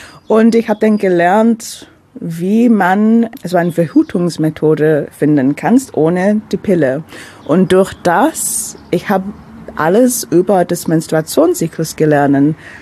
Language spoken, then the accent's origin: German; London, United Kingdom; German is a second language; now in Ulm, Germany; Ich bin Londoner, also ich komme aus London, habe seit 7 Jahren in Deutschland, also Ulm/Neu-Ulm gewohnt.